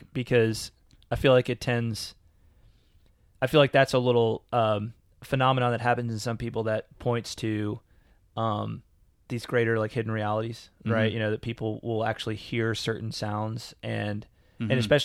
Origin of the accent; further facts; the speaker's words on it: the South, United States; Look, man, this is Tennessee. I'm from the South.